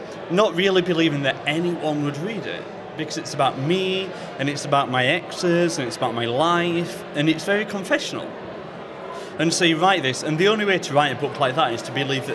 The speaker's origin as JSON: {"language": "English", "region": "Yorkshire and the Humber", "country": "United Kingdom", "tie": "born or raised there", "said": "as a gay man, I have a certain perspective, but then it seemed to me that growing up in South Yorkshire in the 21st century"}